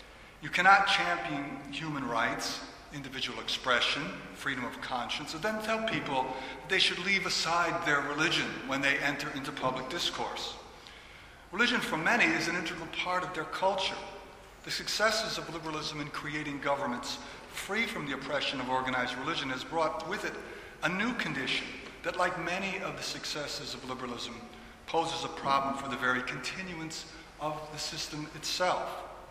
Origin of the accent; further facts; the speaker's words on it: United States; lead me as an American to think of my own homeland, a place birthed by Europeans committed to the liberal ideals that they had long ago fostered.